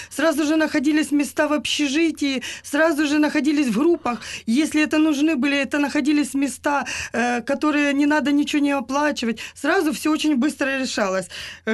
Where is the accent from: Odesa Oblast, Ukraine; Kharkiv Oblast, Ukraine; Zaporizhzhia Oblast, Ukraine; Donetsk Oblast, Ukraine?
Zaporizhzhia Oblast, Ukraine; Zaporizhzhia; Даже приезжая мы из Запорожья, нам было довольно стыдно о том, что мы говорим плоховато на украинском языке.